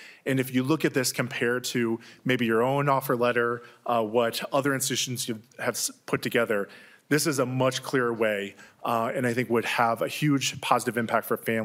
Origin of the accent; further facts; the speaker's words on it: Lake Elmo, Minnesota, United States; Growing up in Lake Elmo, Minnesota, I learned early on that higher education was often seen as a privilege rather than a right.